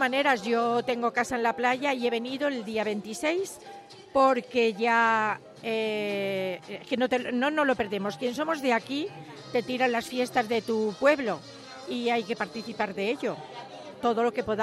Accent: San Sebastián de los Reyes, Community of Madrid, Spain; yo soy vecina de aquí, no vecina, soy nacida en San Sebastián de los Reyes, de siempre

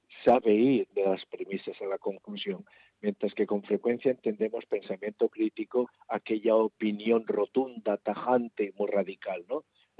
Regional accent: Navarre, Spain; yo como soy un navarro y siempre ejerzo de tal

